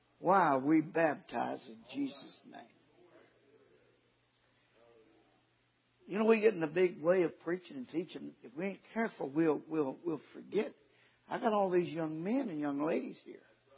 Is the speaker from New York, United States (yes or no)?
no; Kentucky, United States; Being born and raised in Kentucky, we were kind of raised around illiterate folks.